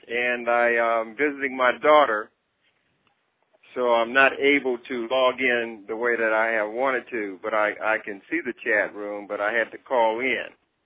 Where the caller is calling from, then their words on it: Texas, United States; from Texas.